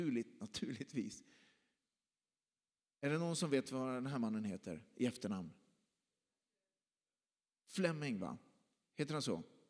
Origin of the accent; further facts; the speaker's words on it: Lidköping, Västra Götaland County, Sweden; Så jag gick in i alla lokaler i skolor i centrala Lidköping där jag växte upp.